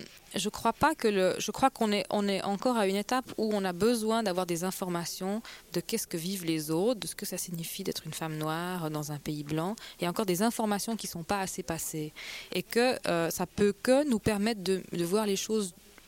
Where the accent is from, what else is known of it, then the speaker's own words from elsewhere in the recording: Switzerland; Donc, on pense toujours à ça quand on est suisse.